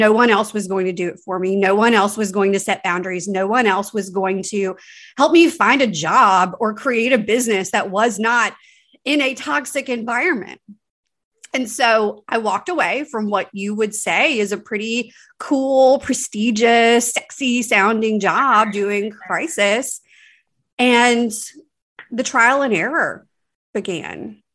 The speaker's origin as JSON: {"language": "English", "region": "Louisiana", "country": "United States", "tie": "born or raised there", "lives_now": "New Orleans, United States", "said": "So I'm a Louisiana girl. I'm born and raised in North Louisiana. Now I live right outside of New Orleans."}